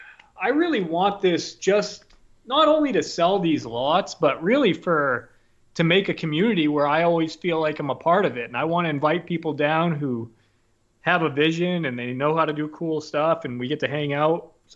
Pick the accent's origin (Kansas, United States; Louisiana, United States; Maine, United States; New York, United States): Maine, United States; now in Texas, United States; I tell people because I'm from Maine, and I, when I come down here, I tell people I'm a leftugee because basically I lived abroad for 12 years, got back to Maine